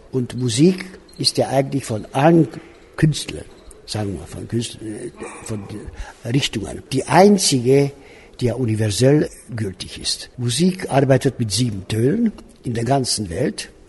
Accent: Timișoara, Timiș County, Romania; Ich bin in Temeswar aufgewachsen, ich habe da studiert

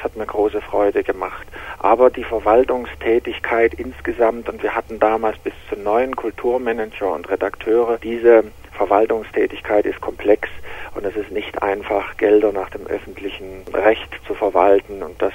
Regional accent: Dresden, Saxony, Germany; Wir haben eine Transitreise geplant gehabt von Dresden, meiner Heimatstadt, nach Varna.

